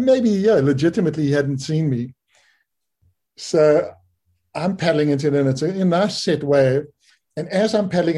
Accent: Bay of Plenty, New Zealand; I came from the Bay of Plenty, and you just didn't drop in ever. You waited your turn.

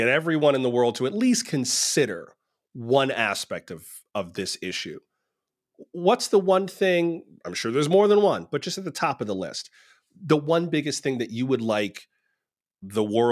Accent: Florida, United States; also born or lived in California; now in Las Vegas, United States; You know, I'm from Florida, where after Walt Disney showed up, everyone wanted land. I moved to California, which got rich off of gold. I currently live in Las Vegas

